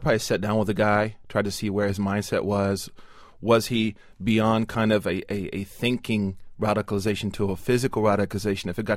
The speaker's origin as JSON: {"language": "English", "region": "Oklahoma", "country": "United States", "tie": "born or raised there", "said": "You know, as a young man growing up in Oklahoma, going to the Church of Christ, I saw my grandfather get up one time and tell a preacher that you're wrong"}